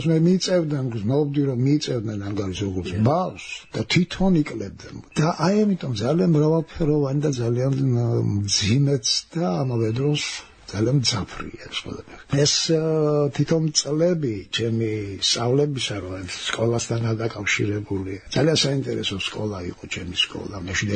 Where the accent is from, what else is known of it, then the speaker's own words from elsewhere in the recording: Tbilisi, Georgia; სადაც დავიბადე და გავიზარდე თბილისში